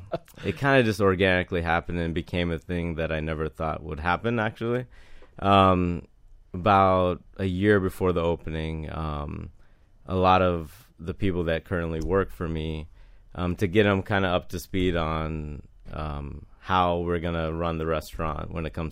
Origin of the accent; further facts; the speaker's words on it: Jacksonville, Florida, United States; also born or lived in Georgia; Well, I was born in Georgia, grew up in Jacksonville.